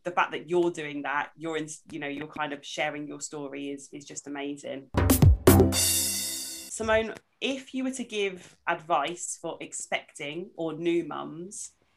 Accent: East of England, United Kingdom; now in Cambridgeshire, United Kingdom; I grew up in Suffolk, so I wasn't in a big city. I was one of very few brown faces. I'm in Cambridgeshire now.

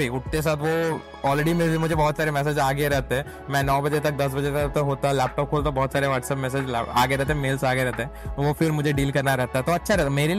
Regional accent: Jharkhand, India; मैं झारखंड से हूँ ठीक है, झारखंड से हूँ लाइक मेरे पापा वहाँ पे मतलब गवर्नमेंट जॉब थे तो वहाँ पोस्ट थे वहाँ पे हम लोग थे

